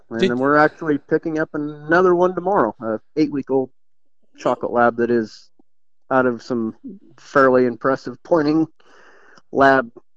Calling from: Iowa, United States; Southeast Iowa.

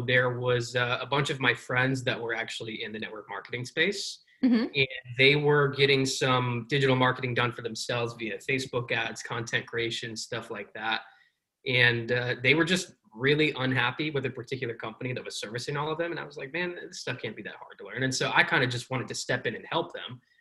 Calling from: Myrtle Beach, South Carolina, United States; I am tuning in from sunny today, Myrtle Beach, South Carolina.

